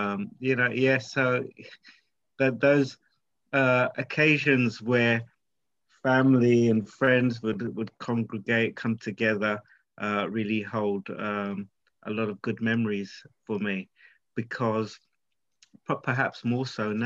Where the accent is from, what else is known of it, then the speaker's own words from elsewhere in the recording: London, United Kingdom; I grew up in Fulham and Wandsworth.